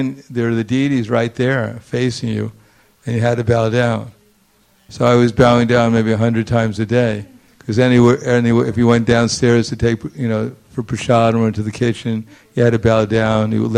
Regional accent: Brooklyn, New York, United States; I came from Brooklyn and you didn't bow down to anyone.

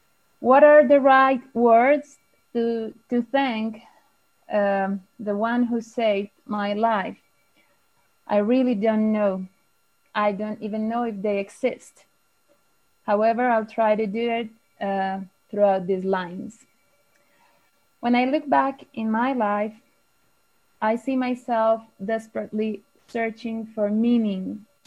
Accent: Medellín, Antioquia, Colombia; English is a second language; It was in my hometown, Medellin, in Colombia.

